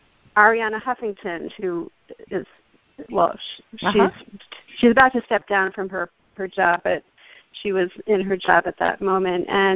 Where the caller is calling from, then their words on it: Massachusetts, United States; I'm calling from Massachusetts.